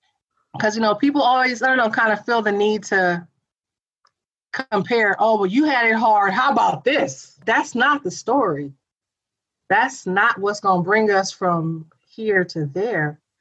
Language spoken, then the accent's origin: English; Texas, United States; moved away; also born or lived in California; It was a big thing growing up in Texas. And then I moved to California.